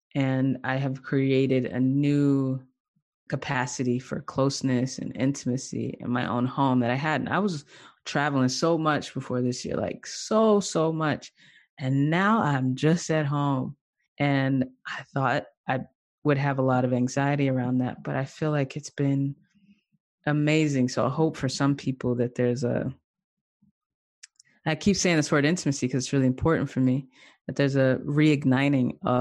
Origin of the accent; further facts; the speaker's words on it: the South, United States; I'm from the South. I moved back to the South last year. And it has been quite a journey. And I live, you know, I live out in the country.